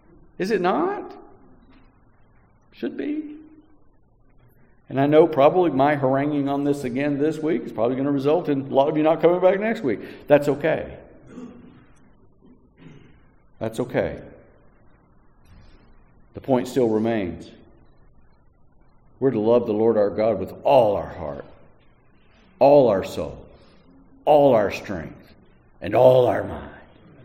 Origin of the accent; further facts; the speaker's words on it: United States; Because we're a free people. We're from America.